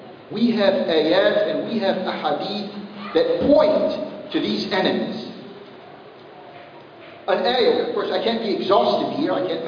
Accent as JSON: {"language": "English", "country": "United States", "said": "whether we're Americans, I'm an American, or whether we're Canadians"}